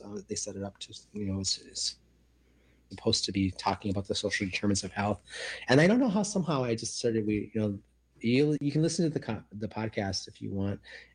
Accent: Minnesota, United States; moved away as an adult; when I was 23 years old and I got sober, I ran from Minnesota. I was running away from Minnesota as much as I was running towards something

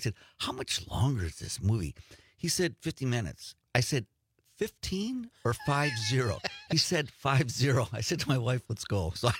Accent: Two Rivers, Wisconsin, United States; I grew up in Two Rivers, and our address was 2833 34th Street.

